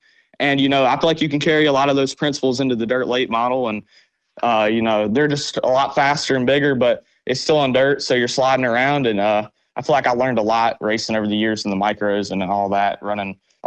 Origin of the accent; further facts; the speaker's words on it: Cherryville, North Carolina, United States; growing up in Cherryville, or Churaville, as we say, you know, everybody just seems to kind of call it